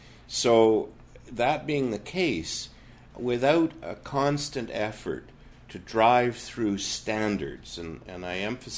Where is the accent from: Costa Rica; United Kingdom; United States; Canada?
Canada; Vancouver, British Columbia; I, as a Vancouverite, am ashamed if I think that my fellow citizen in Newfoundland is suffering an inadequate element in their essential healthcare because of where they live